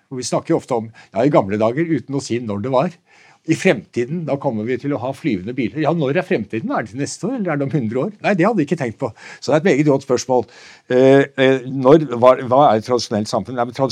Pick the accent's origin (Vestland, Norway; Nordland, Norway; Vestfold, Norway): Vestfold, Norway; Nøtterøy; Så min far var fra Tromsø, og jeg vokste selv opp på Nøtterøy, så for meg er det kysten som er Norge